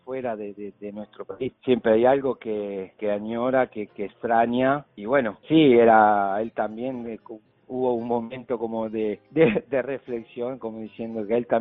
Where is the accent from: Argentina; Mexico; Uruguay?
Argentina; moved away as an adult; now in Italy; como tantos argentinos, y bueno, decidí irme y probar suerte en otro lado, sabiendo, aparte, yo teniendo ya ciudadanía europea, italiana, porque mi madre es italiana, nacida acá, entonces dije, bueno, me iré para Italia